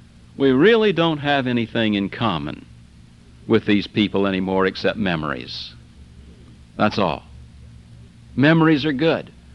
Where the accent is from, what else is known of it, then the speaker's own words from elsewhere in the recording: Vero Beach, Florida, United States; I can go back to my hometown in Vero Beach, and I can get with some of my old childhood chums, my friends that I went to high school